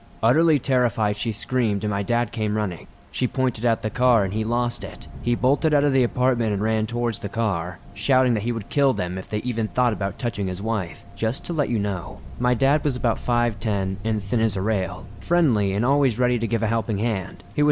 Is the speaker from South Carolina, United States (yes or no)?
yes; South Carolina, United States; This takes place around 1985 in my home state of South Carolina.